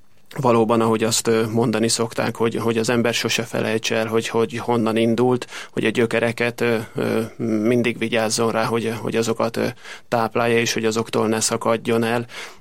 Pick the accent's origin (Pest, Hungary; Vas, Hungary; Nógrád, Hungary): Vas, Hungary; Szergény; Jó magam, egy kis nyugat-dunántúli faluban születtem, nevelkedtem, onnan érkeztem, a Gyagos Szergény a településnek a neve